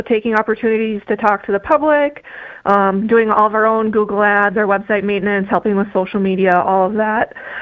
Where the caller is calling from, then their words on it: Bemidji, Minnesota, United States; I am actually in Bemidji, Minnesota this morning.